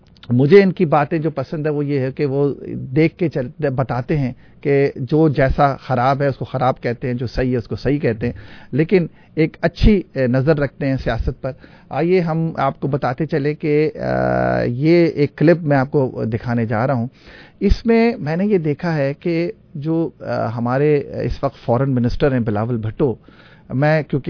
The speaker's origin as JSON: {"language": "Urdu", "country": "Pakistan", "said": "کیونکہ اس وقت ہم اپنے ملک، ظاہر بات ہے ہم پاکستان اور سے تعلق ہے، تو پاکستان کی تھوڑی گفتگو بھی کر لیں،"}